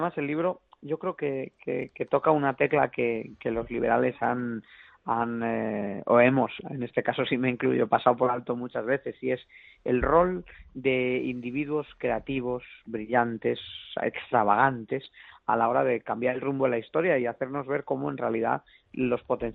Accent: Galicia, Spain; Y ojo que yo soy gallego e hijo de empresario del textil

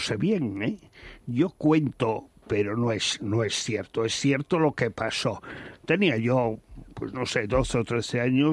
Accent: Vigo, Galicia, Spain; Yo soy de Vigo, que es una ciudad que no era episcopal.

